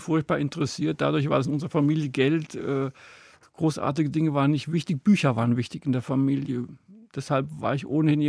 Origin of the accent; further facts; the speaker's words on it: Marburg, Hesse, Germany; also born or lived in Bad Arolsen; Marburg ist eigentlich meine Stadt, in der ich groß geworden bin, die Universitätsstadt. Das ist mein Ort sozusagen.